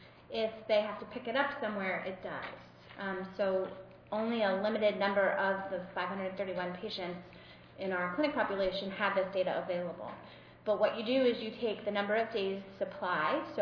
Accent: Sharon Hill, Pennsylvania, United States; we come from Sharon Hill, Pennsylvania, which is in Delaware County

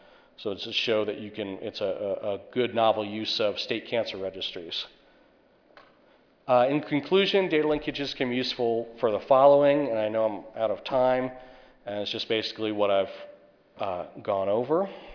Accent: North Carolina, United States; and in my home state of North Carolina, Camp Lejeune, suspected carcinogenic water.

